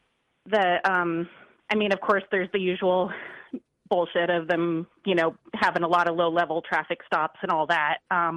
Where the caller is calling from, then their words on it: Fayetteville, Arkansas, United States; also born or lived in Memphis, United States; Yeah, well, today I am in Fayetteville, Arkansas, but I actually lived in Memphis, Tennessee for several years and have a lot of friends there.